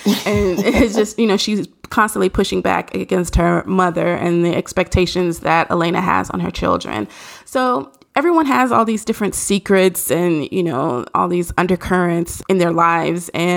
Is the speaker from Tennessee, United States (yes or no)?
yes; Nashville, Tennessee, United States; You know, I'm from Nashville, so we didn't get those things, like those trendy things, right on time either.